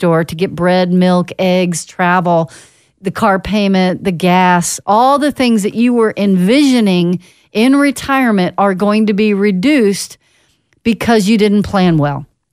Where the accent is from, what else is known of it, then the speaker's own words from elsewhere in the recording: Dallas, Texas, United States; When I was growing up in Dallas, you know, we'd drive down Central Expressway, we'd go down I-35, no big deal, just driving, not any big deal.